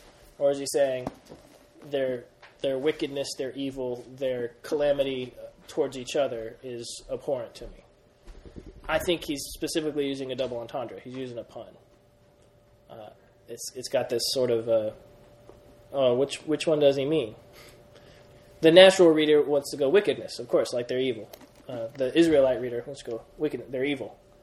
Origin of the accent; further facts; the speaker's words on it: Greece; accent: Greek; Yeah, my Greek accent got mixed up with my Hebrew accent.